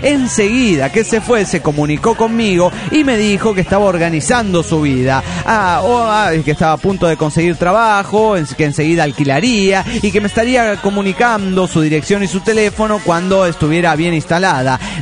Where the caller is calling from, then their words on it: Rivera, Uruguay; de Rivero, Uruguay.